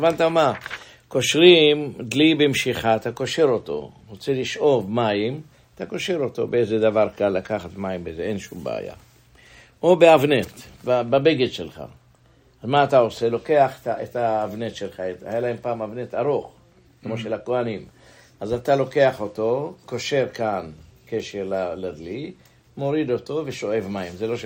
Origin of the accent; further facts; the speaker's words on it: Jerusalem, Jerusalem District, Israel; born there; אני נולדתי בירושלים, היינו בערך 500-600 אלף, בזמן המלחמה.